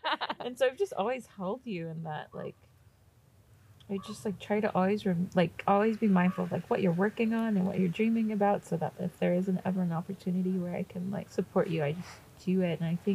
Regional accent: Virginia, United States; I grew up in Virginia, and I went to a historically Black college in North Carolina, Winston-Salem State University.

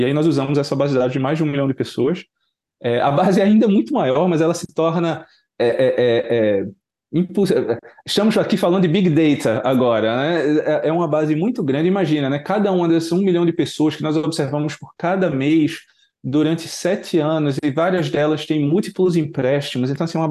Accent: Brazil; não só porque eu sou brasileiro

